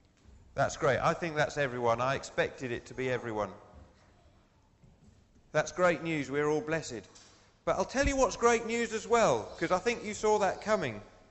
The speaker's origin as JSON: {"language": "English", "region": "England", "country": "United Kingdom", "said": "They're used to extroverts and nutters. We're English."}